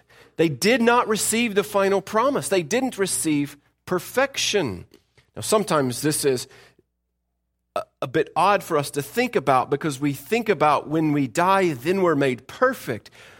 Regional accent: the South, United States; that status quo evangelical-like Christianity that we grow up with, particularly me growing up in the South.

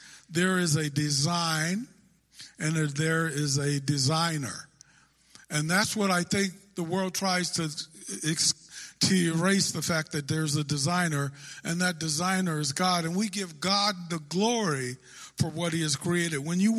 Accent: California, United States; I'm from Northern California, and we have some of the beautiful qualities of creation, but we don't have the snow

